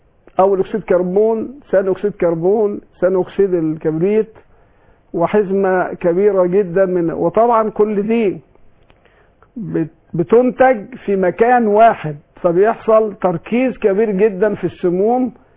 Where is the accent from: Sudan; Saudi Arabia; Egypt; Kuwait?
Egypt; وانا كمواطن من مصر ويهمني بلدي خالص، وراجل سافرت بره